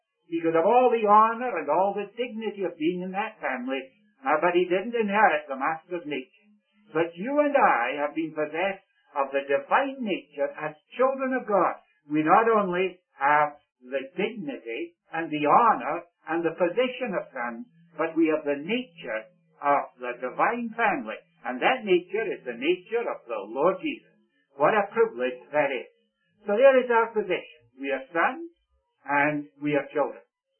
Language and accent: English; India; born there; And I'm not even a Scotsman. I was born in India. And you might say I'm an Indian